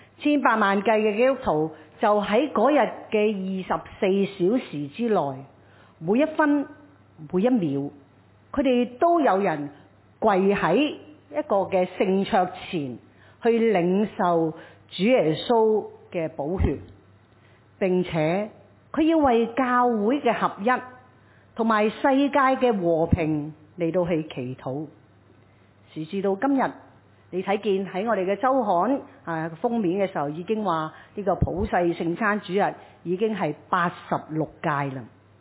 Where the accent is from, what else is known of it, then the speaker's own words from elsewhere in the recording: Hong Kong; 就好像我们今日我们香港人，我们都为到我们这个城市，我们有时都会感到很难过很无奈一样。